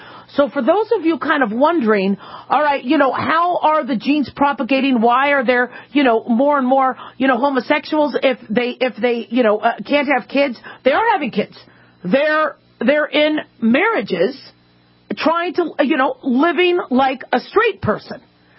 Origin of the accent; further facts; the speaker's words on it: Los Angeles, California, United States; I was born in California. I'm from L.A. Originally, and I love that state.